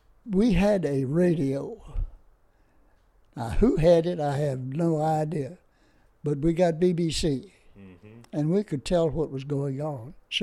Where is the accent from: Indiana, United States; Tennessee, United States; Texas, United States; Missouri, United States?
Tennessee, United States; Memphis; There was one Belgian. I was from Memphis.